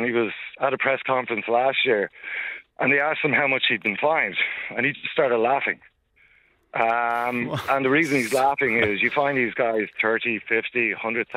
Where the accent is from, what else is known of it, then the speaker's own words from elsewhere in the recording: Galway, Connacht, Ireland; born there; My mother was from Galway and I was born in Galway